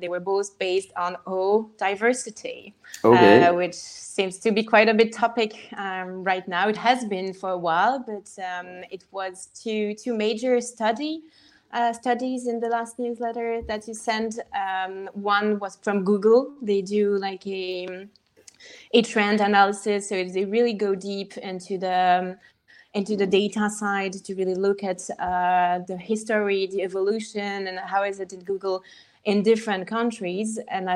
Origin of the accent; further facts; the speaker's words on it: Switzerland; So I'm actually from Switzerland, hence the weird French name.